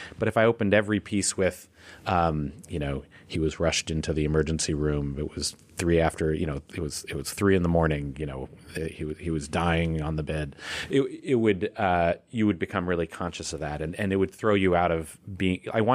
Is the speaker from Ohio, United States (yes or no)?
yes; Ohio, United States; It was more just what I needed was just to be growing up in Ohio